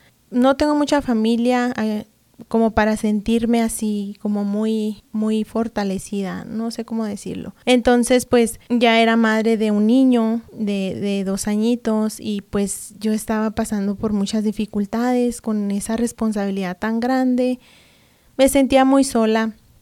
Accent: Bazúchil, Chihuahua, Mexico; Yo soy de Chihuahua. Uh-huh. Soy de un pueblito que se llama Bazúchil, es municipio de Guerrero.

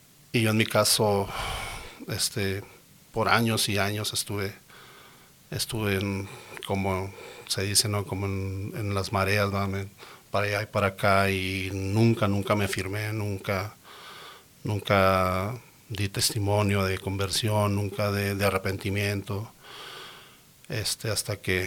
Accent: Ciudad Juárez, Chihuahua, Mexico; now in Denver, United States; Yo soy de Ciudad Juárez. Prácticamente toda mi vida me crié allí y tenemos exactamente 9 años aquí en Denver.

